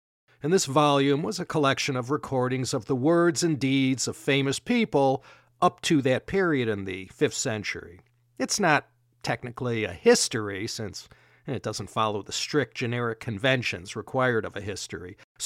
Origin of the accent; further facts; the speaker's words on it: Chicago, Illinois, United States; This one harkens back to my younger days growing up in Chicago and reading Highlights magazine, that popular American children's periodical